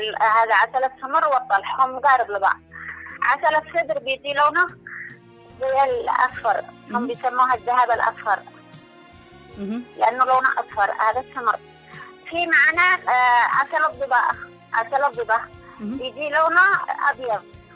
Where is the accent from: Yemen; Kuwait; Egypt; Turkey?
Yemen; بسبب المشاكل عندنا في اليمن ما في توعية عبر وسائل الإعلام